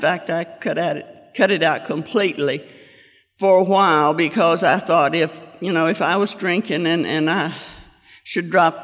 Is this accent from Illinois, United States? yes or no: no; Kentucky, United States; I grew up in Kentucky, and I lived there the first 19 years of my life. I came from a good family.